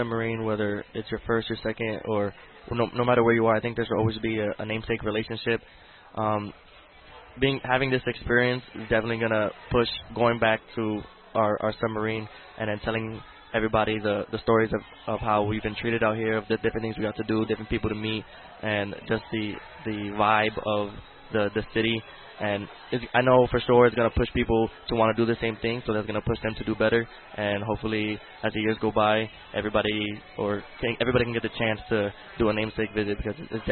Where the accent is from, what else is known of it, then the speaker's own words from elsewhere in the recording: East Coast, United States; obviously, I grew up on the East Coast